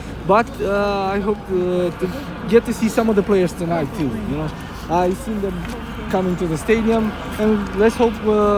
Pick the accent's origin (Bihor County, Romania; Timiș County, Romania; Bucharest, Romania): Timiș County, Romania; Timișoara; I come from Timișoara, from the west side of Romania here.